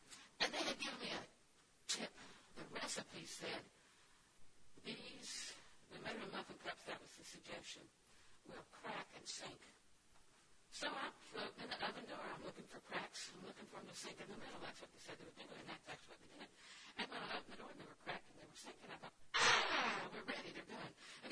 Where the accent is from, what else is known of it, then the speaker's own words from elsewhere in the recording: Auburndale, Florida, United States; I was raised in Auburndale